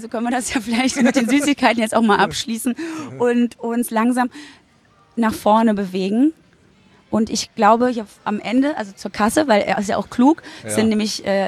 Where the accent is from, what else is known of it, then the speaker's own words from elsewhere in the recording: Berlin, Germany; auch wenn ich in Berlin wohne und da groß geworden bin. Ich bin ja auch in der DDR geboren worden, noch bevor die Mauer gefallen ist.